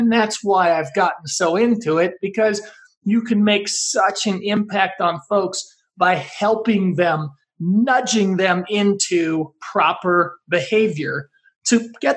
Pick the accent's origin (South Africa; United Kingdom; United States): United States; Colorado; Colorado is my hometown. Been here for 33 years now.